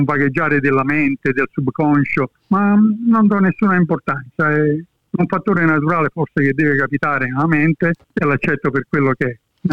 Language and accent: Italian; Naples, Campania, Italy; moved away; essendo napoletano, la maggior parte di noi la musica da bambino entra nel sangue.